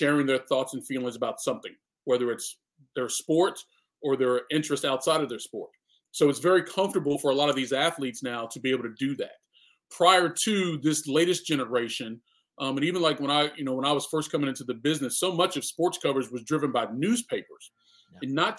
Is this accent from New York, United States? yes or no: no; Kentucky, United States; Because I grew up in Kentucky, where, you know, college basketball is king